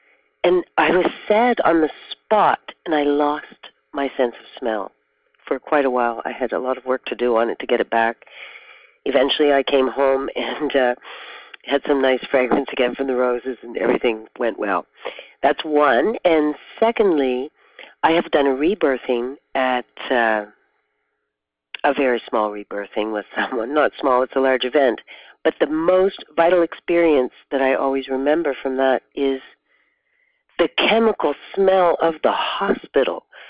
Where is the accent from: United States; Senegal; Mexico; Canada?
Canada; I'm from Canada, but I was living in the Netherlands at the time